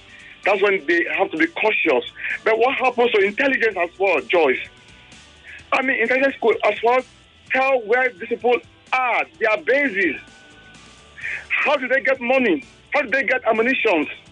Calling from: Shomolu, Lagos, Nigeria; I'm calling from Shomolu.

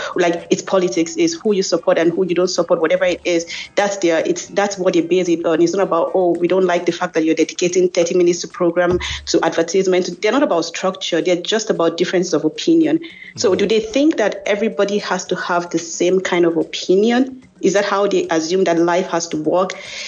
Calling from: Zurich, Switzerland; I'm calling you from Zurich.

